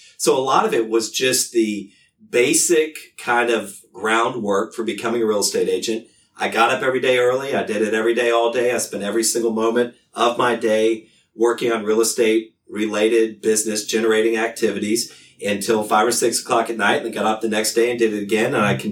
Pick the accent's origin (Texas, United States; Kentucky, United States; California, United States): Kentucky, United States; Lexington; Although I'm from Lexington, I ended up in Chicago through school and college and my work there.